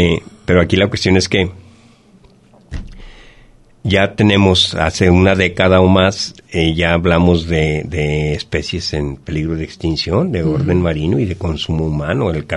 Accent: Colotlán, Jalisco, Mexico; Pero los únicos que comemos carne somos los de Colotlán, así, de esa manera desmedida.

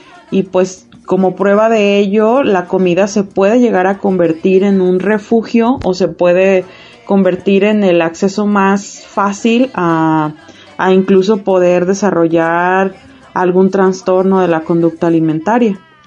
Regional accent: Mexico

